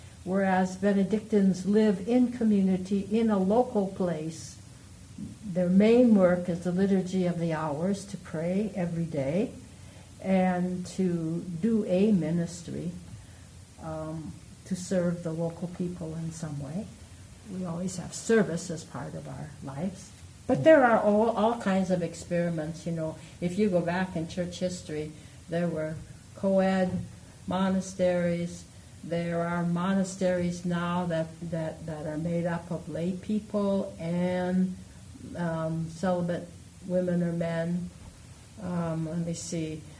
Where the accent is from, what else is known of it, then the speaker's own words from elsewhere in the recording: Iowa, United States; And I'm from Iowa